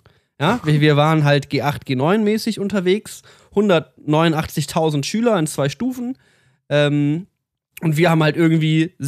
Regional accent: Berlin, Germany; Ich komme aus Berlin, da gibt es 4 Millionen.

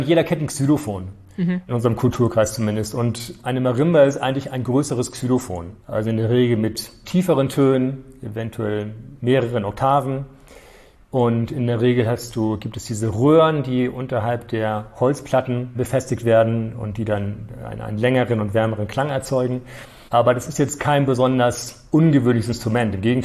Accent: Norderstedt, Schleswig-Holstein, Germany; Norderstedt, dort, wo ich aufgewachsen bin.

